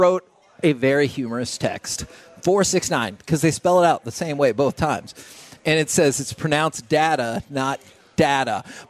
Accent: Texas, United States; Even though I was born and raised in Texas, I still come up short on some of those things.

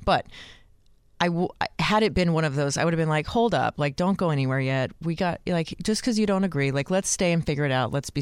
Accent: the South, United States; I am from the South. I have lived in several Southern states

